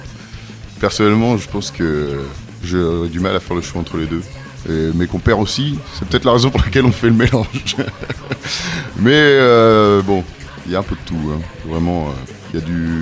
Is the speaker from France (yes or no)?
yes; Cambrai, Hauts-de-France, France; on est un peu des potes d'enfance, on vient tous les trois de Cambrai.